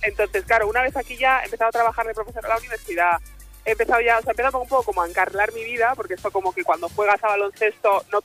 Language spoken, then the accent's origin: Spanish; Ripollet, Catalonia, Spain; yo soy de ahí, de Ripollet, en la calle Maragall